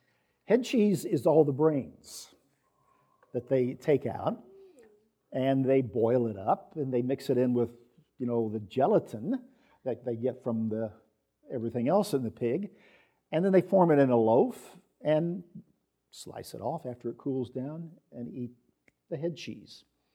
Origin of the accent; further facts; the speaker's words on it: Missouri, United States; he'd go out to the German community near where I grew up in Missouri